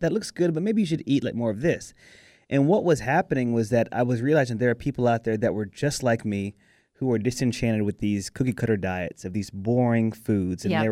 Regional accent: the South, United States; we're here in Texas, and I grew up in the South too. So we've got the Mexican food, we got soul food. We love flavor here in the South.

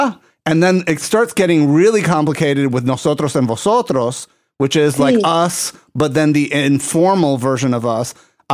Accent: Puerto Rico; first language Spanish; English is a second language; I'm from Puerto Rico, and like you, you know, I struggled learning the language, but my struggles was with Spanish.

